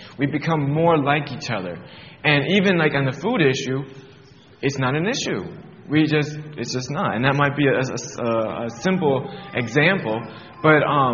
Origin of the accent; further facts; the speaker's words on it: Connecticut, United States; moved away; that's just how it was for me when we came from Connecticut and moved to Pennsylvania.